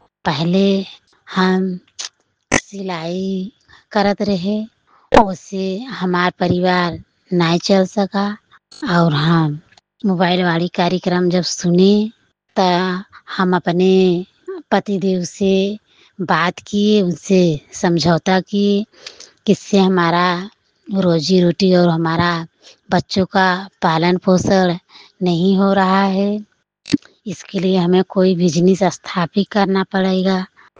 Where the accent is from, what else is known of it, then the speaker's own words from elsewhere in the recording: Bhadohi, Uttar Pradesh, India; और हम हई ग्राम सभा शहर से और हमारा ब्लॉक है और आई और हमारा जिला है भदोही।